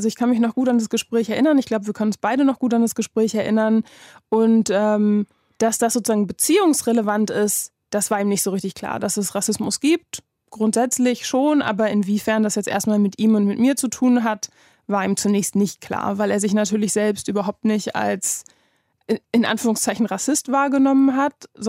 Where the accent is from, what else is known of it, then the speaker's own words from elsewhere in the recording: Berlin, Germany; wo bist du denn groß geworden? Und ich dann halt, naja, in Berlin.